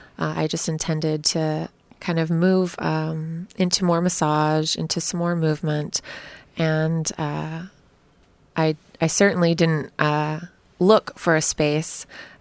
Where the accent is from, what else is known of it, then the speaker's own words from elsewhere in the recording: Knappa, Oregon, United States; I am a local gal. I grew up in the Napa-Swenson area. And minus a few years here and there, I've mostly been here in Astoria.